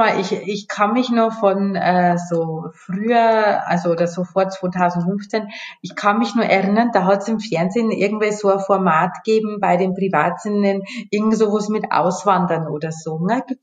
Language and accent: German; Bavaria, Germany; Also ich komme ja aus Bayern.